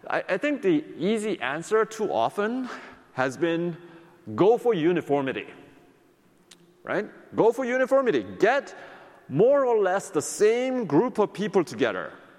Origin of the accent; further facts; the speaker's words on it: Philadelphia, Pennsylvania, United States; In my hometown of Philadelphia, you walk down the street and there's a church building on every corner.